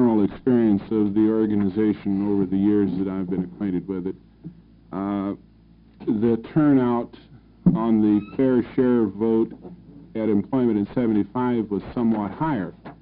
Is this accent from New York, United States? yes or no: no; Salem, Oregon, United States; I'm from Salem.